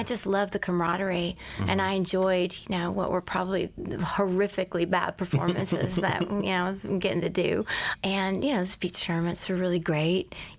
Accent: Houston, Texas, United States; born there; I was born in Houston, and my mother is a midwife.

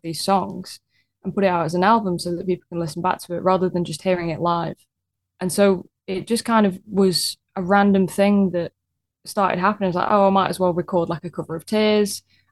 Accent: Blackpool, North West England, United Kingdom; also born or lived in Guildford; now in London, United Kingdom; I was born in Blackpool and I was raised in Blackpool. Then I moved to Guildford. And then from Guildford, I went to, well, Kentish Town, where I am now.

